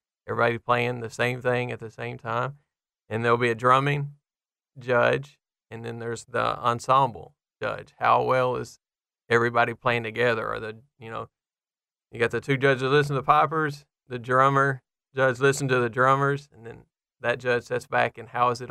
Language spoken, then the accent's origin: English; Texas, United States; You know, I'm born and raised in Texas. No Scottish really in me.